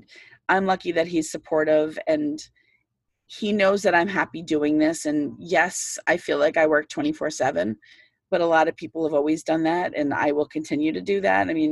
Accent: New York, United States; I mean, I grew up in Long Island.

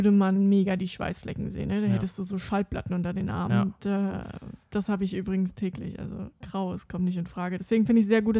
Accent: Hamburg, Germany; also Leute, ich bin aus Hamburg

